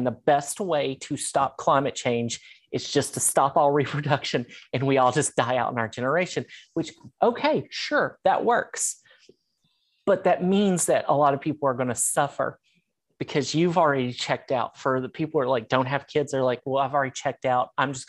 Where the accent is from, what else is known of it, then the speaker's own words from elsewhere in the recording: Tennessee, United States; And houses, like I'm from Tennessee, it can get cold.